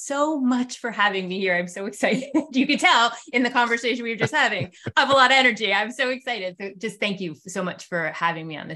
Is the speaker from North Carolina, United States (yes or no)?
yes; Asheville, North Carolina, United States; I am from Asheville, North Carolina.